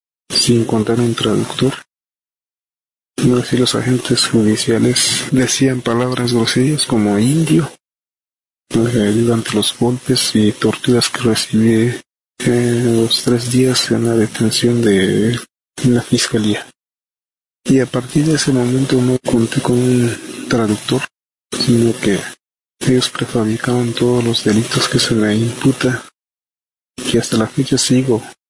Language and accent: Spanish; San Juan Chamula, Chiapas, Mexico; born there; first language Tzotzil; Spanish is a second language; Mi lengua materna es el dialecto tzotzil. Yo nací en el paraje Romerillo, municipio de San Juan Chamula. Bueno, yo me definiría como parte de un pueblo indígena